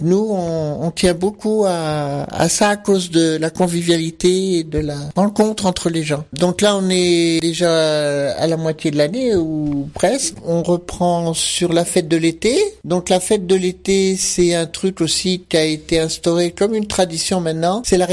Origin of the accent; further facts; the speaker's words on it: Grenoble, Auvergne-Rhône-Alpes, France; moved away as an adult; now in Paris, France; moi qui suis arrivée de Grenoble il y a 40 ans, mais je suis quand même la parisienne, même si je venais de Grenoble, parce que ma mère, elle est pas née ici.